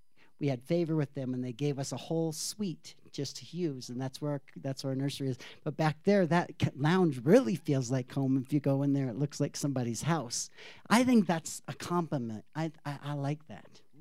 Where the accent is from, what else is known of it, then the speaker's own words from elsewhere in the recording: Wichita, Kansas, United States; born there; In fact, I was born in Wichita, Kansas. It's not my home. I guess it's kind of my home.